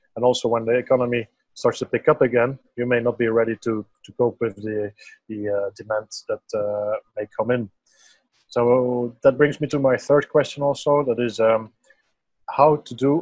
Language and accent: English; Belgium; English is a second language; moved away as an adult; now in Mauritius; I come originally from Belgium, and I have a master in sciences. And I live currently in Mauritius, or at least for the last 2.5 years.